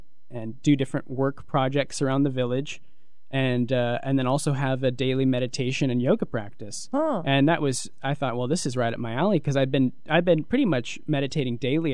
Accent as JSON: {"language": "English", "town": "Tucson", "region": "Arizona", "country": "United States", "tie": "born or raised there", "said": "And actually growing up in Tucson, Arizona, you have the Sonoran Desert"}